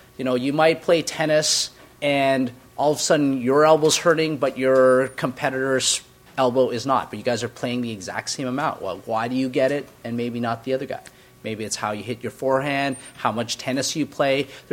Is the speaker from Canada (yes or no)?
yes; Canada; I'm Canadian, and I am a primary care sports medicine physician